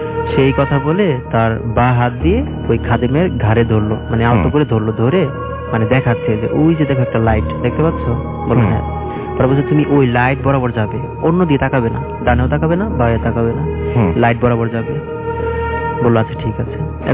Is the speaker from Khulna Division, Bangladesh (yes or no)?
no; Mirpur, Dhaka Division, Bangladesh; আসসালামু আলাইকুম লিসেনার … এসেছি মিরপুর 12 থেকে।